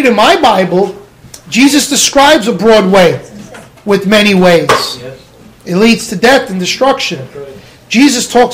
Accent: Brooklyn, New York, United States; accent: Brooklyn; Even with my Brooklyn accent, I was able to pronounce that.

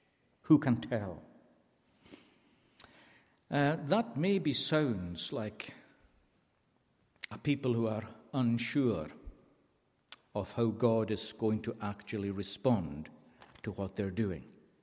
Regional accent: Scotland, United Kingdom; first language Scottish Gaelic; English is a second language; in the northwest of Scotland, there was a particular word chosen in the Gaelic language, which is my first language.

